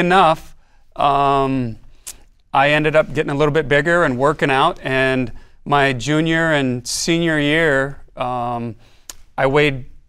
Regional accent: California, United States; also born or lived in Philippines / Rapid City, United States; I was born and raised in California.

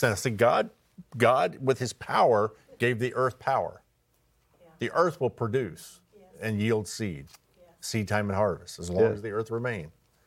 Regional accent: Oklahoma, United States; And growing up in Oklahoma, tornadoes, I mean, that's how you tell a native, the Oklahoman, is when the tornado comes, we go outside and look at it.

